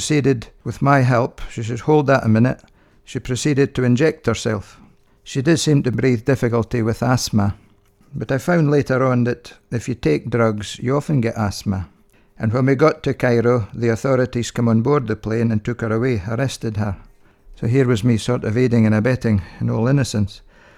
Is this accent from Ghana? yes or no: no; Scotland, United Kingdom; accent: Scottish; In my first ever return flight, I got upgraded to first class, apparently because of my Scottish accent.